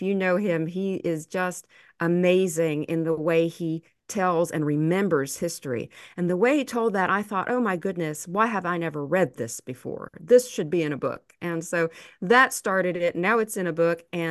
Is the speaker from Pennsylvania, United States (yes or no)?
no; Waverly, Tennessee, United States; because, you know, as you said, I'm from Waverly. I knew about this disaster.